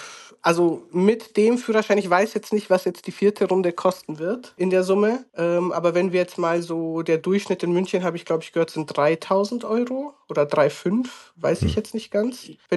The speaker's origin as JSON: {"language": "German", "country": "Romania", "said": "wir sind aus Rumänien"}